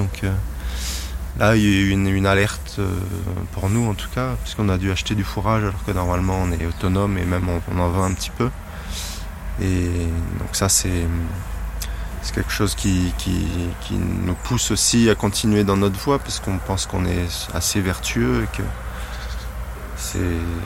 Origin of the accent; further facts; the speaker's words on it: Provence-Alpes-Côte d'Azur, France; j'ai grandi dans la forêt sans aucun voisin. Donc, je suis originaire de la Provence. Et j'ai grandi dans la forêt